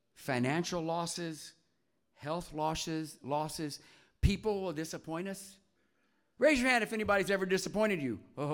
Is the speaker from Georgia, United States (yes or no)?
no; Tennessee, United States; When I grew up in Tennessee, and one of the favorite places to go growing up was Gatlinburg, Tennessee.